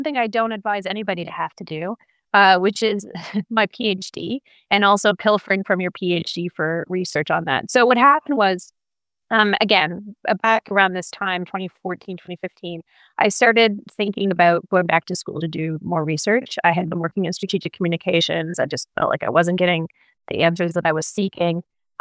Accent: Canada; I am Canadian.

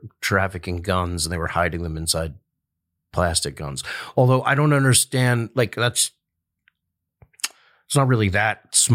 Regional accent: Eastchester, New York, United States; Eastchester, New York.

